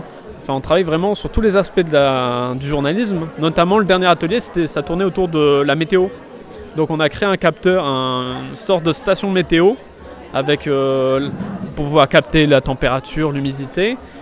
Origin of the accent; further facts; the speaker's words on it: Roubaix, Hauts-de-France, France; je viens de Roubaix, j'ai 32 ans